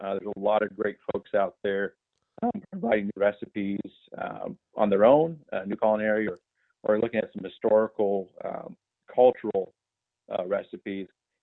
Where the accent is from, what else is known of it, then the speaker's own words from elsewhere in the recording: Oregon, United States; I'm actually originally from Oregon, but currently living in Northern Virginia.